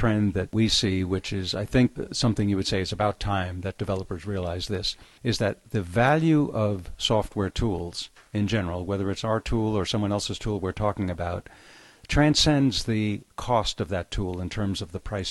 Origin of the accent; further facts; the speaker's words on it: New York, United States; now in San Diego, United States; I was born in New York, born and raised, and grew up a Yankee fan.